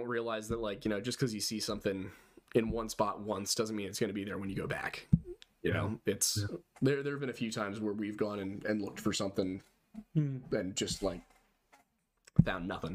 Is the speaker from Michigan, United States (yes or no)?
no; Philadelphia, Pennsylvania, United States; Yeah, we're both Philadelphia area.